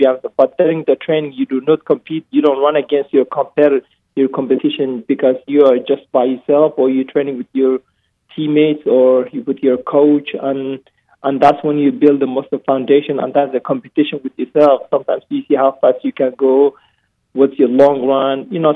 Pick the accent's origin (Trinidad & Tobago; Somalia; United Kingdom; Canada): Somalia; now in United States; growing up in Somalia, coming to U.S., what this country has done for me.